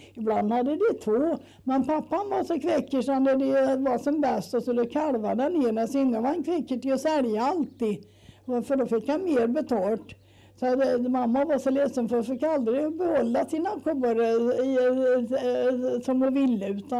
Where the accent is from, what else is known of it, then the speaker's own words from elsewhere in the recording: Omberg, Östergötland, Sweden; Alltså är du från mösen? Så säger nej, jag är från Omberg